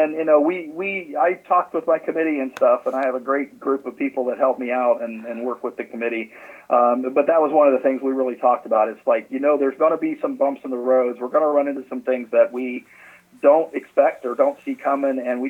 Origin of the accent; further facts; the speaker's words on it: Kansas, United States; I'd been involved in 4-H back in where I grew up in Wyandotte County, and was on the fair board and stuff there.